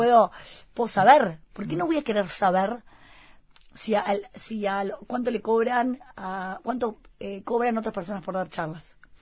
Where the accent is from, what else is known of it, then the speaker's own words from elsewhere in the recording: Montevideo, Uruguay; Soy acá de la City.